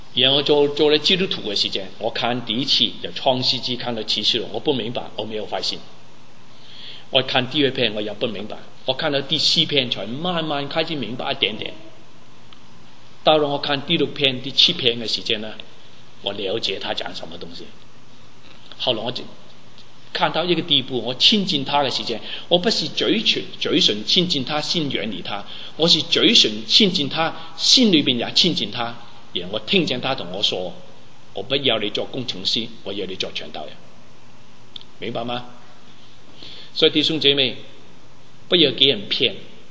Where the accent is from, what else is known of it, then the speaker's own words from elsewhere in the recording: China; 我是中国人，我父母那时还没信主，我信了主三个星期，我就带他信主。我家庭是拜偶像的家庭